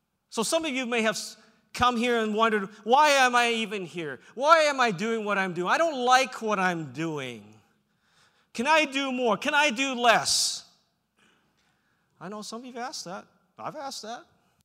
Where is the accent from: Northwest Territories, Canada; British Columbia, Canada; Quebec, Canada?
British Columbia, Canada; Vancouver; when I was young, growing up in Vancouver, I used to get beat up for being Chinese.